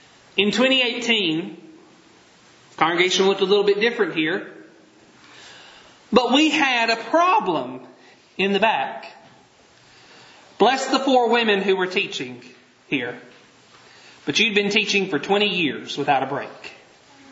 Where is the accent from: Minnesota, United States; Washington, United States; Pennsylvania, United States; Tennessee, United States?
Tennessee, United States; Growing up in West Tennessee, it's not uncommon for at least half your congregation to have a 30-minute drive or more to the church building because of how spread out congregations are.